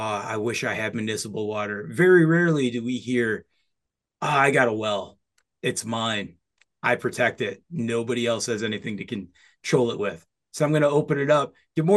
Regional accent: Michigan, United States; including my home state of Michigan.

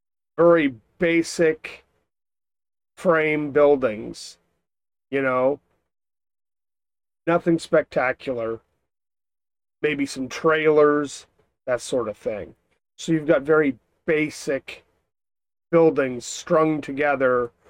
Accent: United States; I don't do metric, okay? I'm an American, all right? We don't do no metric around here.

